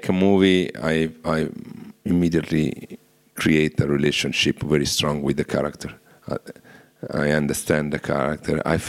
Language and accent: English; Rome, Lazio, Italy; English is a second language; I'm from Roma, but I'm from Rome